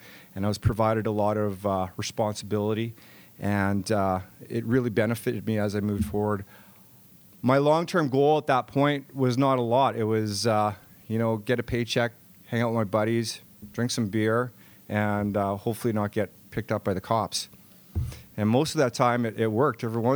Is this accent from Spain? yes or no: no; Brandon, Manitoba, Canada; When I was a kid growing up in Brandon, Shiloh is an Army base just down the road from Brandon.